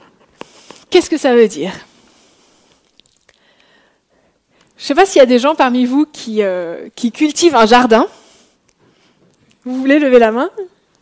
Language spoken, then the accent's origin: French; France; Moi, je viens de France